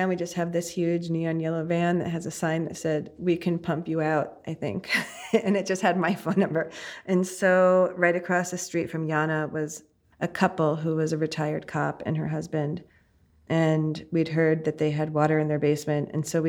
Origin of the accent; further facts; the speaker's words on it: New Jersey, United States; I'm originally from New Jersey